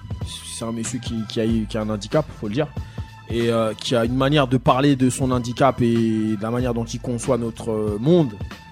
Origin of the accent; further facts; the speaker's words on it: Saint-Ouen, Île-de-France, France; comme je disais, je suis originaire de Saint-Ouen, il s'est passé pas mal d'événements dans cette ville.